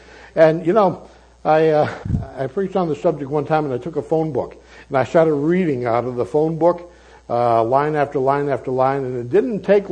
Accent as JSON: {"language": "English", "region": "New Hampshire", "country": "United States", "said": "But I'm from New Hampshire, where the motto is live free or die, right?"}